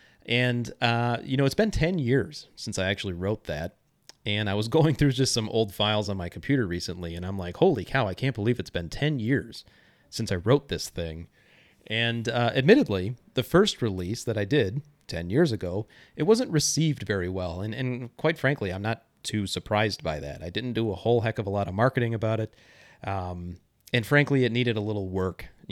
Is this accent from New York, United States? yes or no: no; Joliet, Illinois, United States; I worked at a private club in my hometown. I call the club a different name in the book, but I think it's safe to say that since the country club is no longer around, it was Joliet Country Club.